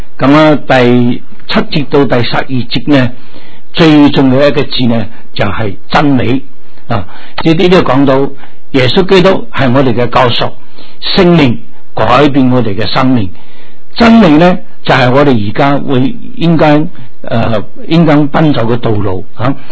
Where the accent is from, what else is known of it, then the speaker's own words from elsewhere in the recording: China; 所以我们中国人有一个成语啊，叫做什么？